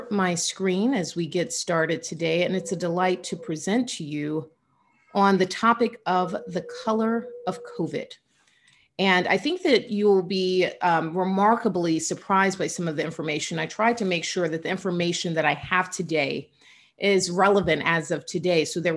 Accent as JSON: {"language": "English", "region": "Georgia", "country": "United States", "tie": "born or raised there", "said": "Obviously certain states like my home state of Georgia"}